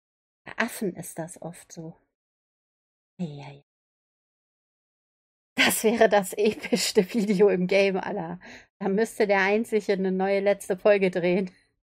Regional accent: Austria; Ach, ich als Österreicher bekomme maximal die Ausreise dafür und Einreiseverbot.

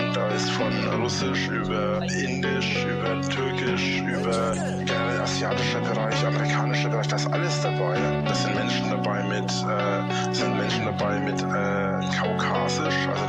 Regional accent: Germany; Ich habe italienische Wurzeln, ich bin aber kein Italiener, ich bin Deutscher. Also ich bin Italiener in der dritten Generation sozusagen.

